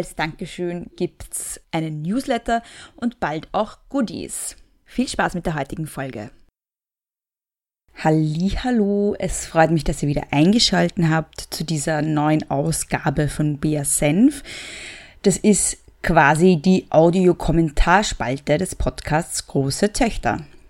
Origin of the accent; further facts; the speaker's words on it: Austria; Ich weiß, ich bin Österreicherin, ich soll's besser wissen